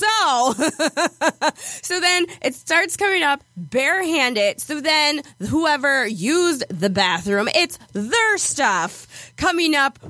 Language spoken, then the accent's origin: English; United States; we're Yankees from America, but we got invited to like this international thing.